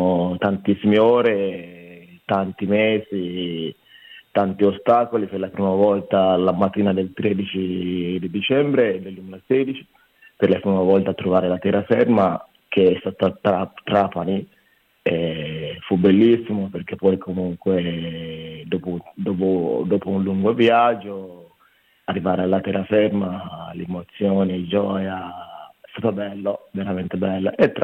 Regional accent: Gambia; now in Italy; Il mio paese di origine è del Gambia.

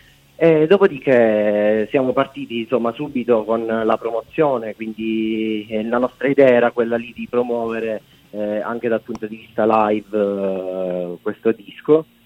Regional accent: Ragusa, Sicily, Italy; Noi siamo proprio di Ragusa.

